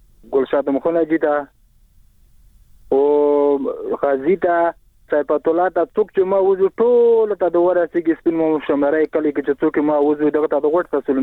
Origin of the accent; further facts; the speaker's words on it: Khost, Afghanistan; د خوست ولایت نه یم